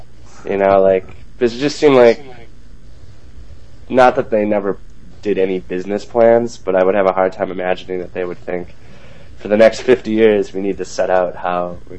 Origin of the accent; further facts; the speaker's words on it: Green Bay, Wisconsin, United States; I grew up in Green Bay, and there's nothing at all that I could grasp about New York when I was like 8. I lived in Green Bay.